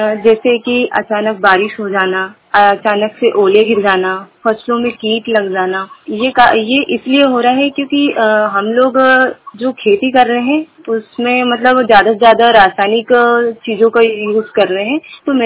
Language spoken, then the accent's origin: Hindi; Khandwa, Madhya Pradesh, India; मैं जिला खंडवा की रहने वाली हूँ।